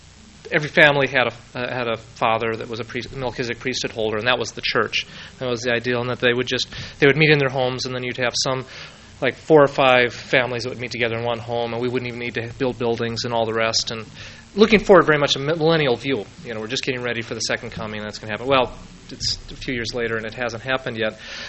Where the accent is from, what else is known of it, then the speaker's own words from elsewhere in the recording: Chicago, Illinois, United States; But for me, growing up in Chicago, I needed the church.